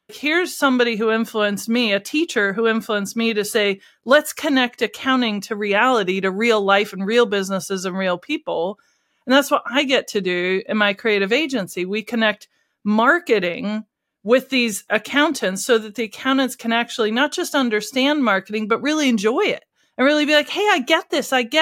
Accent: United States; now in United Kingdom; I'm a British citizen. I've been here for 22 years. This is my country now. But I'm also originally from America.

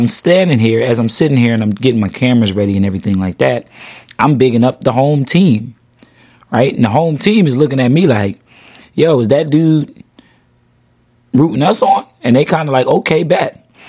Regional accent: Philadelphia, Pennsylvania, United States; I'm from Philly, so I'm rooting for the Philly team.

